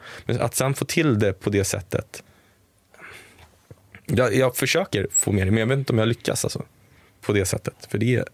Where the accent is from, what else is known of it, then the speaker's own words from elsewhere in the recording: Stockholm, Stockholm County, Sweden; jag tror att jag växte upp i Lappis då, Lappersberget. Men när jag var 6 år så flyttade jag till Gärdet, Östermalm. Och gick i Östermalmsskolan och Gärdeskolan. Och jag och mina syskon var väl i stort sett de enda som hade liksom utländsk bakgrund